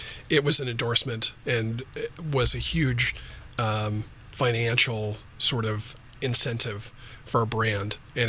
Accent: California, United States; I had loved Zinfandel going back years, you know, growing up in Sonoma County, cut my teeth on Zinfandel.

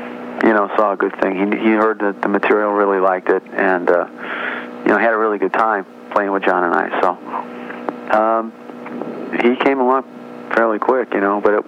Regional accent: Chicago, Illinois, United States; also born or lived in Los Angeles; I was originally from Chicago, moved to L.A. for 8 years, and so I did my time there.

